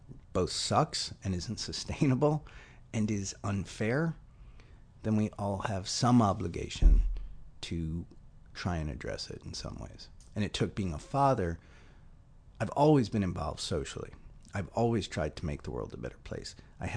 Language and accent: English; New York City, New York, United States; I grew up in New York City in the 70s.